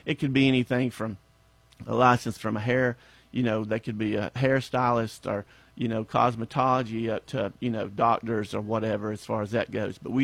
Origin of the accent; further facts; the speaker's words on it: Georgia, United States; I grew up here in Hall County. I've been here, you know, my family's been here for a very long time.